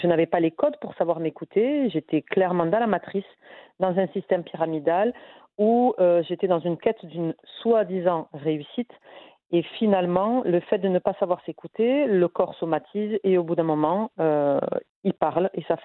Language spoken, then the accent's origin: French; France; born there; je suis une MRE, je suis née en France.